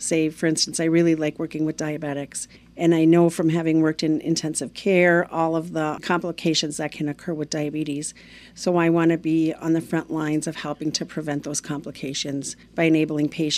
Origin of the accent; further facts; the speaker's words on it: Palmer, Michigan, United States; I grew up in Palmer, which is a small mining town just south of Marquette.